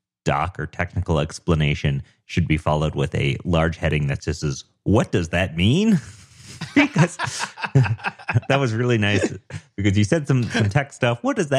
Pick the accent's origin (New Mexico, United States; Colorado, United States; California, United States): Colorado, United States; Denver; I'm a developer from Denver, Colorado.